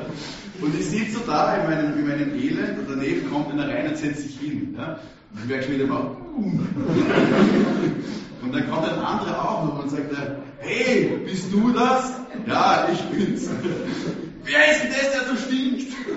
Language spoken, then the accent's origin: German; Styria, Austria; Ich bin aus der Oststeiermark. Also aus Volkow, wenn das genau wissen will, wo der Zwieback herkommt.